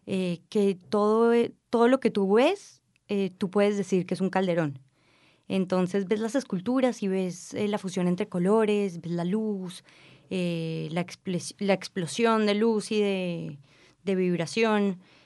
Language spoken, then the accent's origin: Spanish; Colombia; Yo soy judía, soy mujer, soy colombiana, soy sefaradí, he vivido en diferentes países